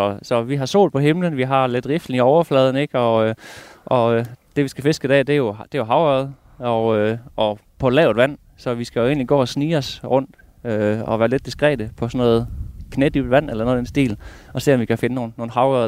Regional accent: Central Denmark Region, Denmark; jeg bor mit det sted jeg voksede op over ved Bæktrovi, som ikke ligger så langt herfra

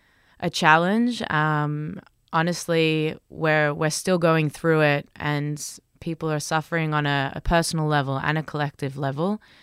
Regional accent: Melbourne, Victoria, Australia; moved away as an adult; now in Israel; I'm originally from Melbourne, from Australia. I grew up, you know, in the Jewish community there and felt very connected to Israel and learned Hebrew growing up.

